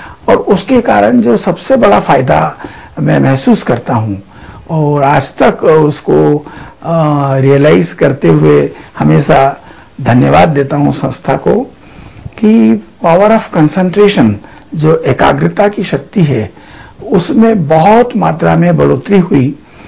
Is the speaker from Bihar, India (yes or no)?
no; Indore, Madhya Pradesh, India; हम मूलतः जिला इंदौर के रहने वाले हैं।